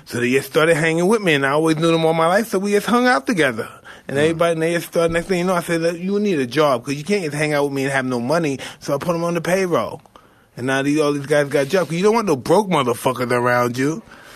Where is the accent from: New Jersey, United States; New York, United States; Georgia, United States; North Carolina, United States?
New York, United States; Brooklyn; We come from bad. I'm from Brownville. We're in the same shit. Brownville, East New York, same.